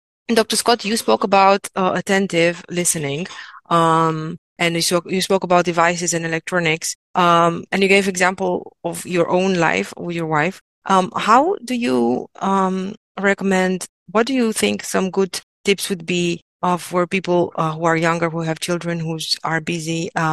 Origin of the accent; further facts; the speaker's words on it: Romania; in the church where I grew up in Romania